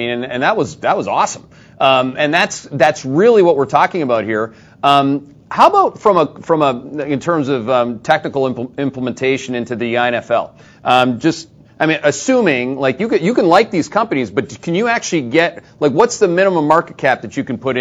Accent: Canada; I'm Canadian.

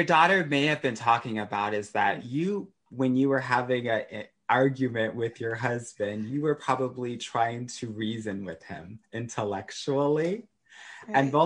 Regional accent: California, United States; I grew up in California, and that's made me really open-minded

